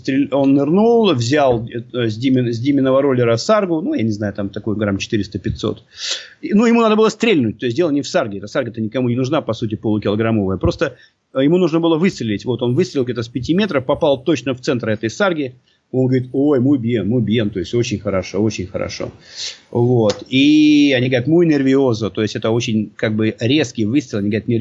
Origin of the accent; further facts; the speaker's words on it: Russia; у меня какой-то роллер, я из России, российские охотники никаким авторитетом у них не пользуются вообще